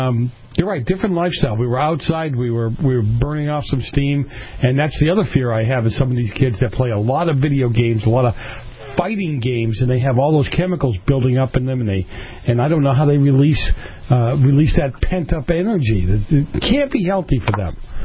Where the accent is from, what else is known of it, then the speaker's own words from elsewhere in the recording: Boston, Massachusetts, United States; You know, I grew up in Boston, so that's where you played football, and you were outside all the time.